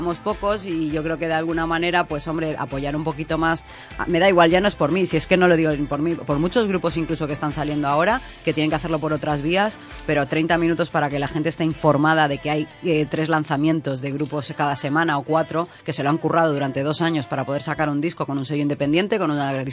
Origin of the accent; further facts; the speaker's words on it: Argentina; born there; yo soy argentina de nacimiento